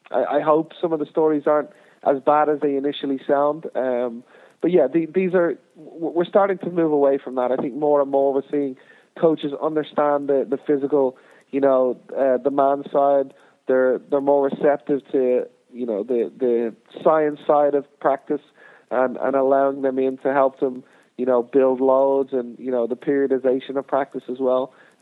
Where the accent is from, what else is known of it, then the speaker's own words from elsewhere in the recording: Ireland; now in United States; growing up in Ireland and playing in League of Ireland